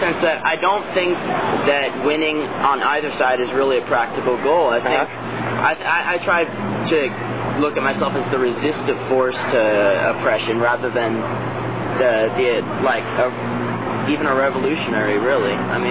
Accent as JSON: {"language": "English", "region": "Texas", "country": "United States", "tie": "born or raised there", "said": "I grew up in Texas."}